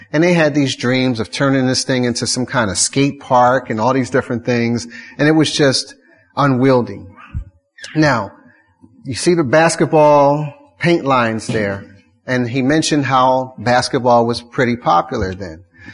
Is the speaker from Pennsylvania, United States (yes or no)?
yes; Philadelphia, Pennsylvania, United States; including my hometown in Philadelphia, West Philadelphia, looked like they had been bombed out